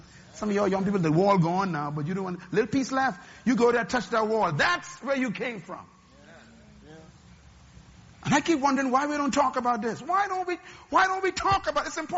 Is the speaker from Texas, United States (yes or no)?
yes; Baytown, Texas, United States; I saw them when I grew up in Baytown.